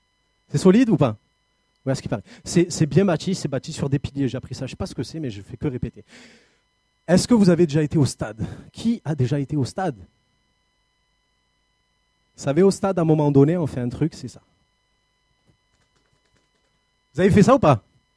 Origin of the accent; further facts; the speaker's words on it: Marseille, Provence-Alpes-Côte d'Azur, France; J'avais pas envie de monter à Créteil, je suis marseillais à la base.